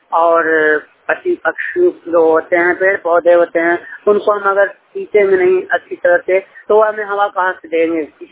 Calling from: Gaya, Bihar, India; मैं बिहार गया से बोल रहा हूँ।

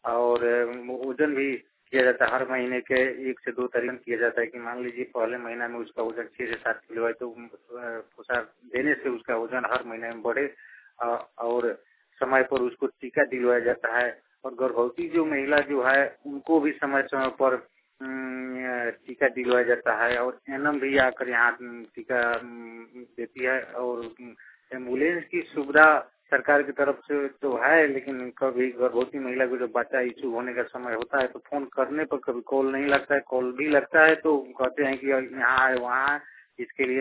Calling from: Turgulia, Bihar, India; ग्राम Parshurampur post Murarpur थाना तुरगुलिया जिला पूर्वी चंपारण मोतिहारी, मैं एरिया कलम मोतिहारी से बोल रहा हूँ।

